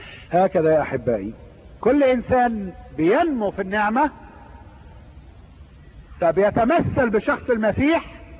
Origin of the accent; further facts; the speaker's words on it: Egypt; من الامور اللي معروفة عندنا في مصر